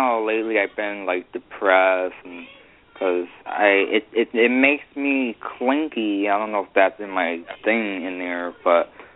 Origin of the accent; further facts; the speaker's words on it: New Britain, Connecticut, United States; born there; I was born in New Britain, like, you know, like Great Britain, New Britain, Connecticut.